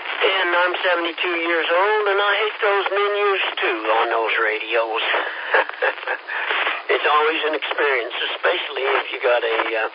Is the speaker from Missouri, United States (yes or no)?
no; Kansas, United States; Okay, well, we've been down here about 10 years now, and we're immigrants from Kansas.